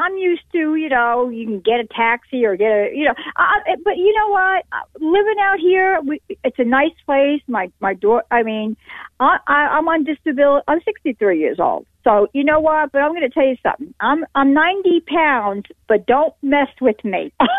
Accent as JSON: {"language": "English", "region": "New Jersey", "country": "United States", "said": "I'm not actually from here. I'm from New Jersey."}